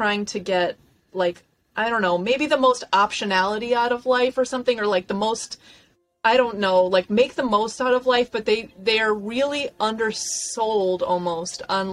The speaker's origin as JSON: {"language": "English", "town": "Chicago", "region": "Illinois", "country": "United States", "tie": "born or raised there", "said": "I'm from Chicago, grew up in a sort of working class household on the south side of the city."}